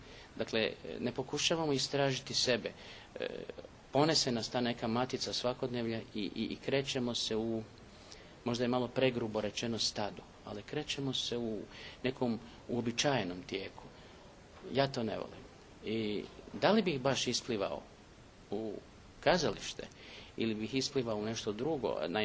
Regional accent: Sarajevo, Federation of Bosnia and Herzegovina, Bosnia & Herzegovina; now in Zagreb, Croatia; jer ja sam inače iz Sarajeva, dakle, ko zna ili bi došao u Zagreb ili bilo gdje drugdje

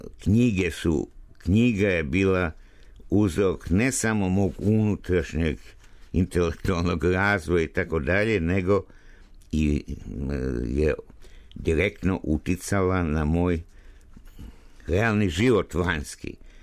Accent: Pančevo, Vojvodina, Serbia; born there; da sam rođen u Pančevu, a nije nigde pisalo tamo šta sam po nacionalnosti, sam Rus

